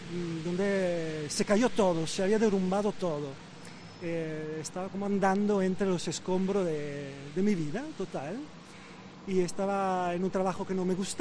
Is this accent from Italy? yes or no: yes; Venice, Veneto, Italy; Spanish is a second language; moved away as an adult; now in Granada, Spain; yo tenía entonces 25 años, estaba trabajando, yo soy de Venecia, de una islita de Venecia.